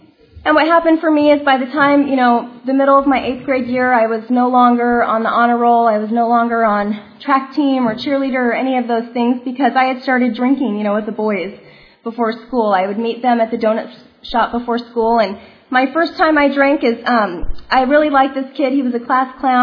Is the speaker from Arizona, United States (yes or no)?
no; California, United States; I grew up in Orange County. I grew up in North Orange County.